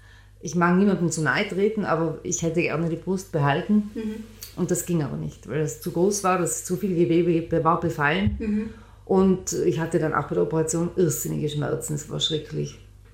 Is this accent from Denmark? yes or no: no; Tyrol, Austria; Wie man hört, bin ich ja keine Vorarlbergerin, sondern Tirolerin, im Herzen immer geblieben.